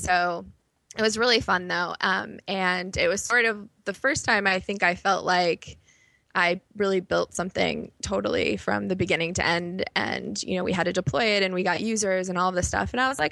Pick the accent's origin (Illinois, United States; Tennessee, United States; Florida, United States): Illinois, United States; Chicago; also born or lived in New York; I grew up in Chicago. Okay. I started my career here, but then I moved to New York, and I was in New York for 8 years, and I moved back to Chicago in the fall.